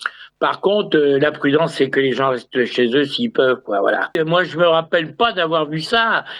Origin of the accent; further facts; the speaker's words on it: Nouvelle-Aquitaine, France; Surtout chez nous, en Charente-Maritime.